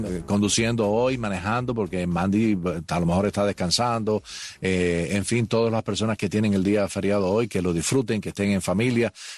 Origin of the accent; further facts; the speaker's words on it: Cuba; now in United States; no la haya en Cuba, país donde nosotros salimos y donde el Día de la Independencia, cualquiera que sea, de los comunistas o de los no comunistas, no hay esta abundancia de comida.